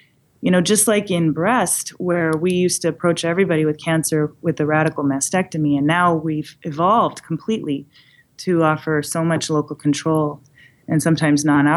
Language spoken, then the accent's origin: English; Seattle, Washington, United States; next year's meeting, which is actually going to be in my hometown of Seattle in the middle of June